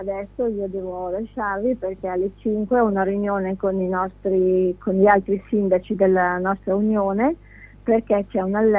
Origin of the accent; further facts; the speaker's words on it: Monreale, Sicily, Italy; adesso non perché io sono di Monreale, però mi sento di dirlo